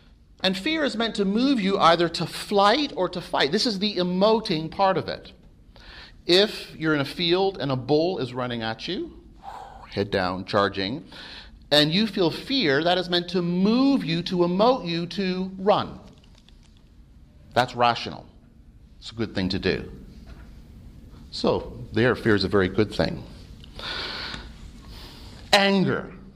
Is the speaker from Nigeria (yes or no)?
no; England, United Kingdom; Being English, I love rugby and Twickenham.